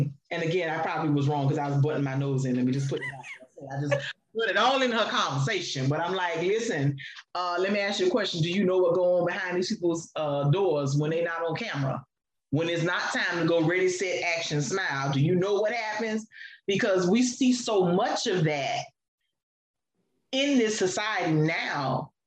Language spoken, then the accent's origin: English; the South, United States; growing up in the South and hearing this constantly